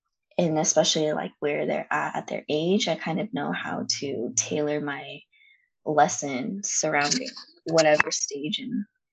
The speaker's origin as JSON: {"language": "English", "town": "San Diego", "region": "California", "country": "United States", "tie": "born or raised there", "said": "So I grew up in San Diego."}